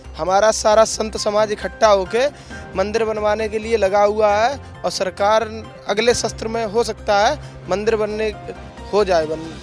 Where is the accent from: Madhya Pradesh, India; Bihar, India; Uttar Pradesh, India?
Uttar Pradesh, India; Etawah; हम इटावा से।